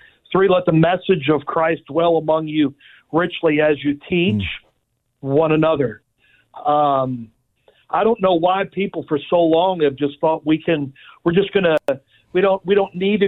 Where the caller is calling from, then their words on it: Orlando, Florida, United States; Today, I'm calling from Orlando, Florida.